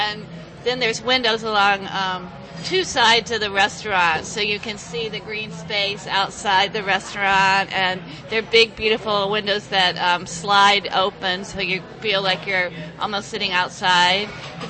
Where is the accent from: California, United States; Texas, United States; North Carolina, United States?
North Carolina, United States; Chapel Hill; Originally, I'm from Chapel Hill, North Carolina.